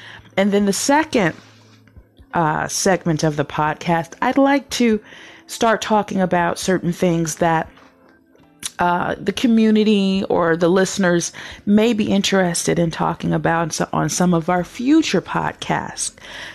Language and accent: English; Toledo, Ohio, United States; I grew up here in Toledo, born and raised.